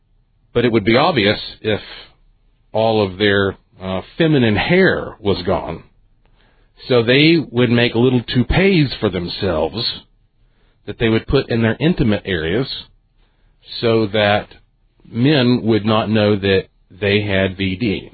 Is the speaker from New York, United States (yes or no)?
no; North Carolina, United States; And I said, well, I'm from North Carolina. And he said, you're American? I said, yeah.